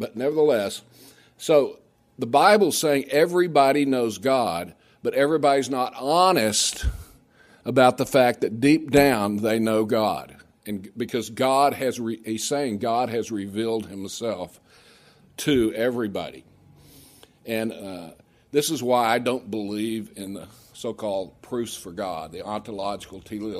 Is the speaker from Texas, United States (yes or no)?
yes; Austin, Texas, United States; also born or lived in Maryland; I grew up in Austin, Texas, and that's where Madeline Murray O'Hare moved from Maryland. I also went to high school in Maryland.